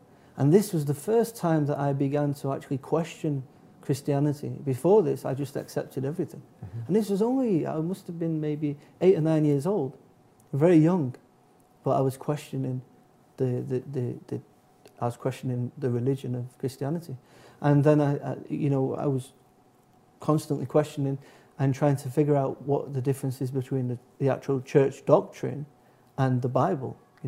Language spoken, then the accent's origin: English; Manchester, North West England, United Kingdom; But I'm from England, Manchester in England. That's where I was brought up and raised.